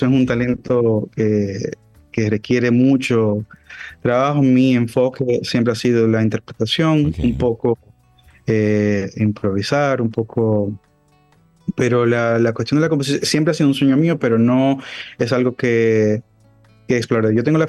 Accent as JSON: {"language": "Spanish", "country": "Dominican Republic", "said": "siendo dominicano, la mayor audiencia y el mayor público que tengo"}